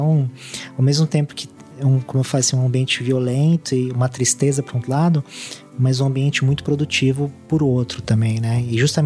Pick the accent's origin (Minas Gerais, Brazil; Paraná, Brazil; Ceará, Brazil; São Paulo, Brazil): São Paulo, Brazil; São Bernardo do Campo; Meu pai operário do ABC, né? Sou de São Bernardo do Campo.